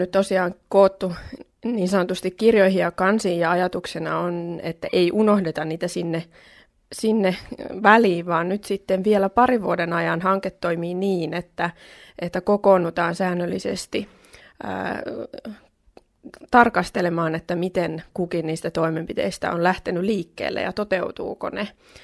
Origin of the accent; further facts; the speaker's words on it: South Ostrobothnia, Finland; meillä Etelä-Pohjanmaalla ja Suomessakin ylipäätään aika usein ajatellaan